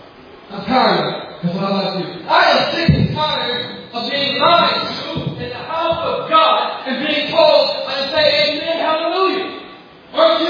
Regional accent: California, United States; You know how I know? I'm from California.

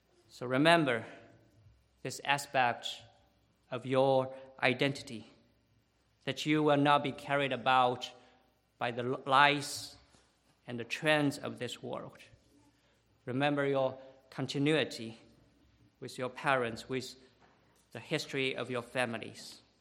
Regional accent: China; English is a second language; Over 2 years ago, I went back to my home country, and I served as a translator for an intensive course taught at an underground seminary.

